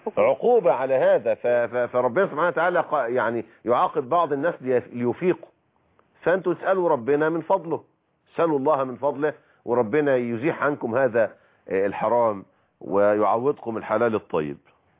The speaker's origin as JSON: {"language": "Arabic", "country": "Egypt"}